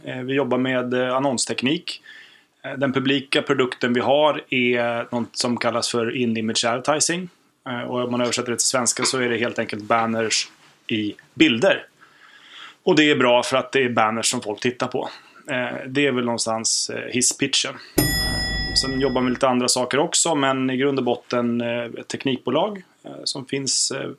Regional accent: Danderyd, Stockholm County, Sweden; born there; also born or lived in Sandviken / Edsbyn; Nej, men jag är född på Danderyds BB 1972.

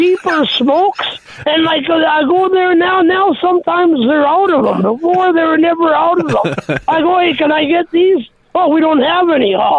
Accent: Portugal; remember, now I'm from Portugal.

